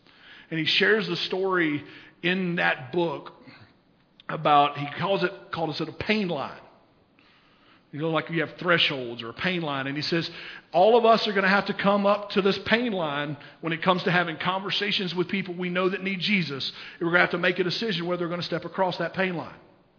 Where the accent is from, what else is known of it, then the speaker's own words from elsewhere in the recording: the South, United States; I'm going to say Billy Bob because I'm from the South and I'm a redneck.